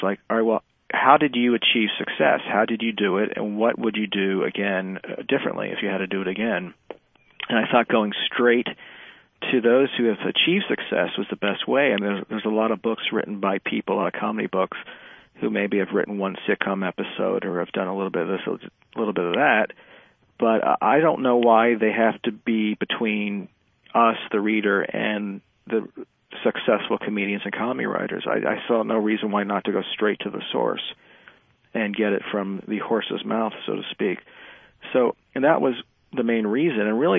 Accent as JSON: {"language": "English", "region": "Virginia", "country": "United States", "tie": "born or raised there", "also_born_or_lived": "Maryland", "said": "Like, I grew up in Virginia and Maryland"}